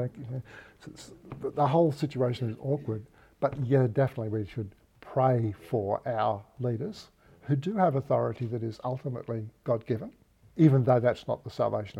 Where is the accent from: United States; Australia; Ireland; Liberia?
Australia; So I am an Australian, and I have an allegiance to Australia because it's my country.